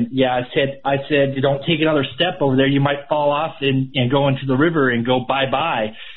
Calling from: Washington, United States; I'm from North Central Washington State, and have I got a story for you guys.

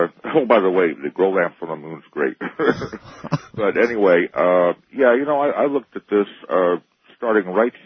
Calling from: Oregon, United States; I'm calling you from the Oregon coast.

